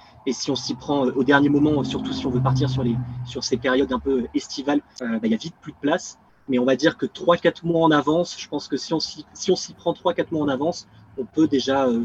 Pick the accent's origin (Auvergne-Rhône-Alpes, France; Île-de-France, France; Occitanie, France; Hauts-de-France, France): Auvergne-Rhône-Alpes, France; Lyon; on est Européens, on est Français. Avant de partir, on habitait à Lyon, donc à peu près au centre de la France.